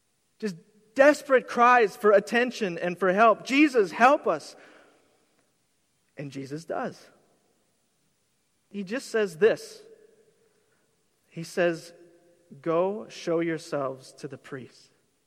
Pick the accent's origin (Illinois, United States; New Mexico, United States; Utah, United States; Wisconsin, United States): Wisconsin, United States; Hudson; I grew up in Hudson, Wisconsin, right on the border.